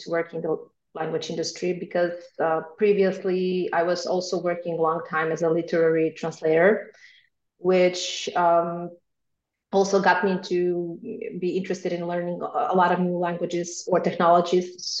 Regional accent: North Macedonia; first language Macedonian; English is a second language; moved away as an adult; now in Poland; I speak Macedonian because this is my native language, and I live for 13 years here in Poland.

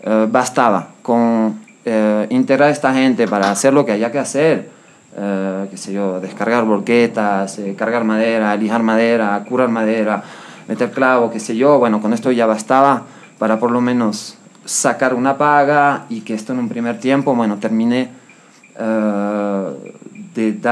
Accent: Venezuela; moved away as an adult; also born or lived in Caracas; now in Ecuador; yo llego a Ecuador hace 5 años y medio y vengo de Venezuela después de haber vivido unos 10 años, ¿no? En Caracas.

